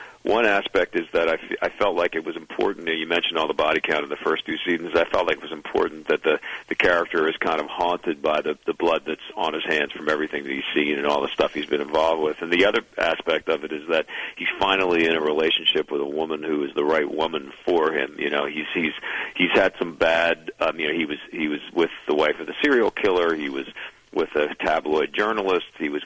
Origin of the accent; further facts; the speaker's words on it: New York City, New York, United States; And I'm a New Yorker